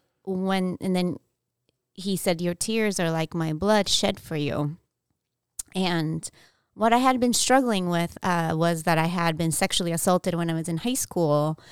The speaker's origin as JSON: {"language": "English", "region": "Okinawa", "country": "Japan", "tie": "born or raised there", "said": "So growing up in Okinawa, because Okinawa was such a big part of, the World War II, conflict."}